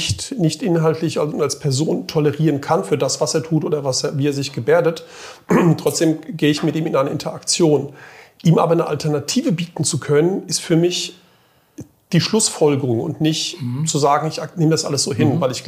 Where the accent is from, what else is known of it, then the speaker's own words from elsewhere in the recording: Frankfurt, Hesse, Germany; born there; als gebürtiger Frankfurter, bei Eltern seinerzeit mal aus Kroatien, auf dem Weg nach Australien, wo du ja mal gelebt hast, in Frankfurt hängen geblieben.